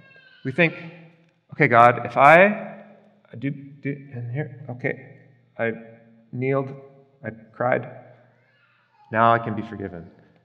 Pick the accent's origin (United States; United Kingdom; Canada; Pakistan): Canada; Alberta; But I came from Alberta, so I had Alberta student loans and I had federal student loans. Being from Alberta